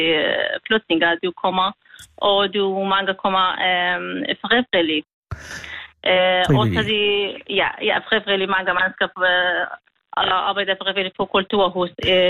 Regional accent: Syria; Danish is a second language; now in Denmark; Ja, jeg flyttede fra Syrien, men min tradition er kurder. Jeg er kurdisk. Men jeg snakker rigtig godt dansk, arabisk.

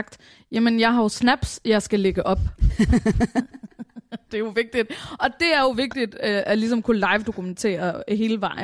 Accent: Capital Region of Denmark, Denmark; jeg er oprindeligt fra Bornholm

